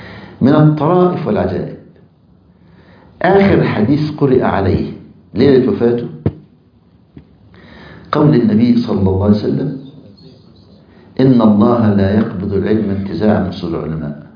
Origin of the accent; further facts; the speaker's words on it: Egypt; المقابر عندنا في مصر عبارة عن غرف